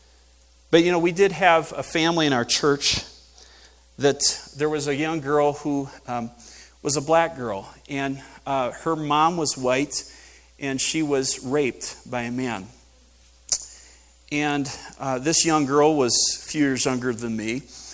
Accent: Mount Pleasant, Michigan, United States; You know, I grew up in Mount Pleasant, Michigan. It was a college town, so we had a little bit of diversity.

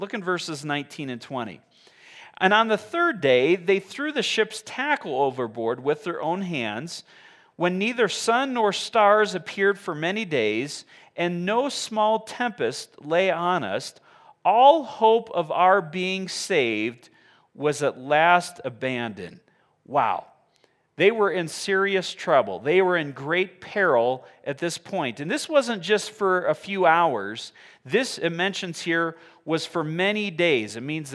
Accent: Michigan, United States; I grew up in Michigan, so I was interested.

